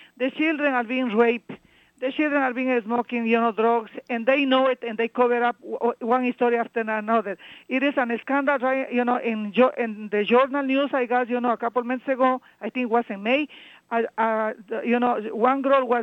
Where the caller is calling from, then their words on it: United States; I'm calling from Austin in New York, and I like what the girl is doing